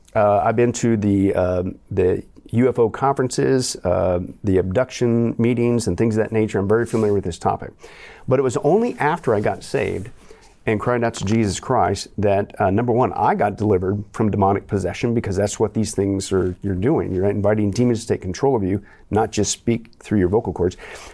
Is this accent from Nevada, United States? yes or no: yes; Las Vegas, Nevada, United States; I always liken to it like a, you know, I'm from Vegas, it's like a buffet, right?